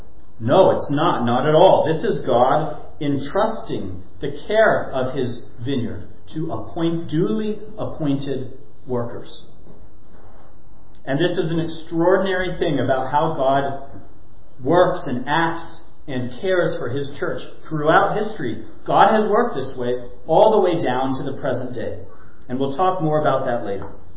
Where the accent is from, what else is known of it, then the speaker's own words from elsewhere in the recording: California, United States; I remember that kiwi vine from the backyard of my house growing up in California.